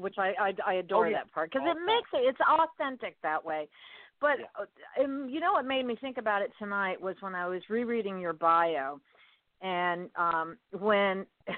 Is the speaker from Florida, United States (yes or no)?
yes; Miami, Florida, United States; Not that growing up in Miami was the South and we didn't hear those